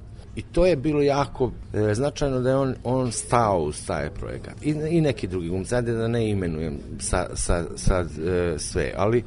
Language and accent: Serbian; Hungary; pošto sam još kao i Mađar